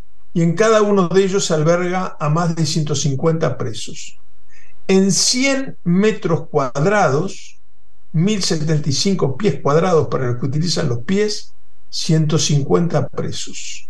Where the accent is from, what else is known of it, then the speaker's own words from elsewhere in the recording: Uruguay; Él es el presidente y yo soy uruguayo.